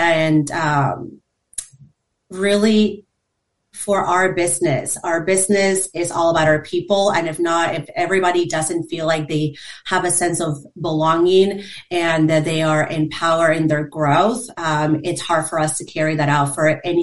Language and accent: English; Midwest, United States; also born or lived in Peru; So originally from Peru, I grew up in the Midwest.